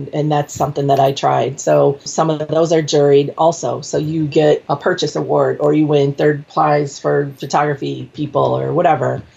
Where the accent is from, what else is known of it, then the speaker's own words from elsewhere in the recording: Illinois, United States; Several years ago, I joined a local art organization here in my hometown outside of Chicago.